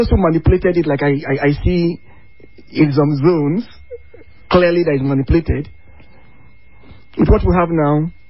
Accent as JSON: {"language": "English", "town": "Ogoja", "region": "Cross River", "country": "Nigeria", "said": "I come from Ogoja. I come from Gatun, a very rural community."}